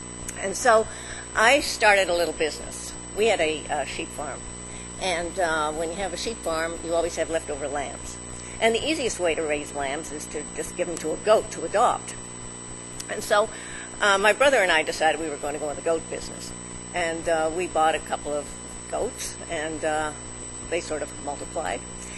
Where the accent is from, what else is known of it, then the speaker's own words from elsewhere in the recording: British Columbia, Canada; now in New York City, United States; I grew up in British Columbia, not Saskatchewan.